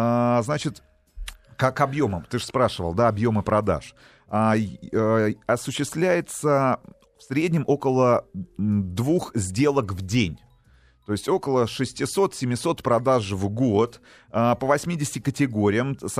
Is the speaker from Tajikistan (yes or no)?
yes; Kurgan-Tyube, Khatlon, Tajikistan; я родился в Курган-Тюбе, воспитывался в Курган-Тюбе, закончил среднюю школу номер 9 Курган-Тюбе имени Дзержинского.